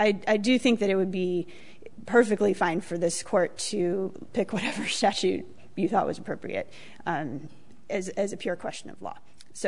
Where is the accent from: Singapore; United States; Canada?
United States; Virginia; I'm from Virginia